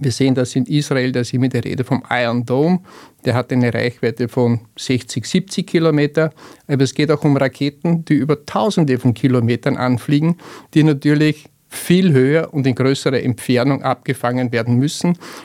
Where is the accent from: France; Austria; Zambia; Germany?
Austria; Und wir als Österreicher müssen uns danach richten